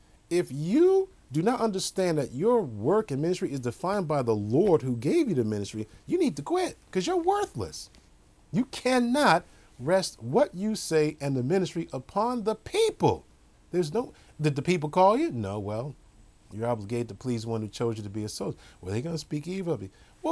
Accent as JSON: {"language": "English", "region": "New York", "country": "United States", "tie": "born or raised there", "said": "even when I was lost and growing up in New York, and I would see it on television"}